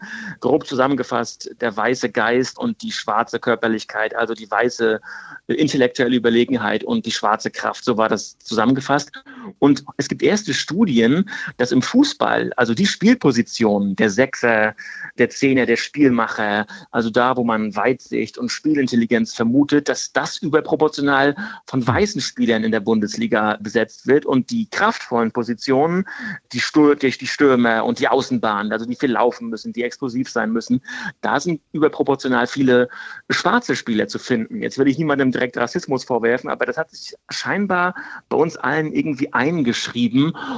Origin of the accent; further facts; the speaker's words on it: Rostock, Mecklenburg-Vorpommern, Germany; Also ich bin in Rostock aufgewachsen, Anfang der 90er Jahre.